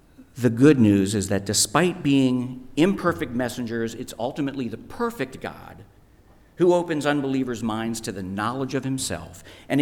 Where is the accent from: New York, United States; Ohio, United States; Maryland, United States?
Maryland, United States; New Carrollton; It was LaSalle College. I grew up in New Carrollton. They put us on a bus, shipped us into Washington, D.C. I was scared to death.